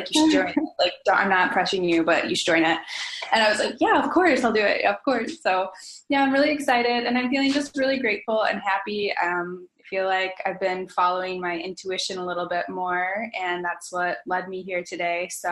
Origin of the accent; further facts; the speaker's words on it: Michigan, United States; I'm from Michigan. I live in Lansing.